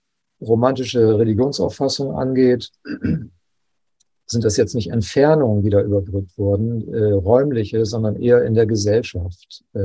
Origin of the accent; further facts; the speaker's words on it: Bremen, Germany; Also ich bin in Bremen groß geworden und wir hatten Verwandte in München.